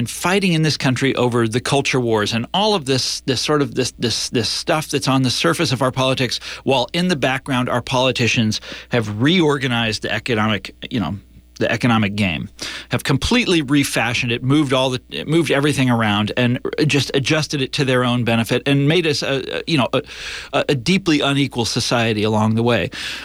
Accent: Kansas City, Missouri, United States; the country that I was born into had strong unions. I'm from Kansas City. Unions were very strong there.

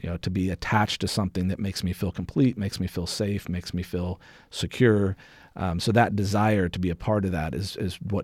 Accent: Midwest, United States; obviously I grew up in the Midwest

